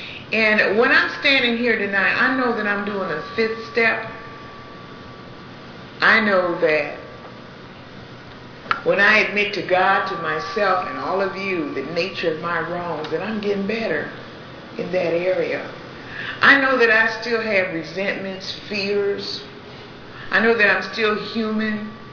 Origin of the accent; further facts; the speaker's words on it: Michigan, United States; In Michigan, the boulevard is a pretty nice place to be in my hometown. That's where the doctors and lawyers lived.